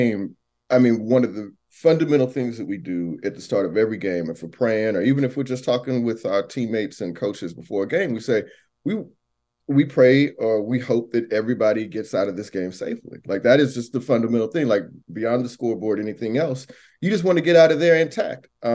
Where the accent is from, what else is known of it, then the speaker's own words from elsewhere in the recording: Missouri City, Texas, United States; from Missouri City. You know what I'm saying?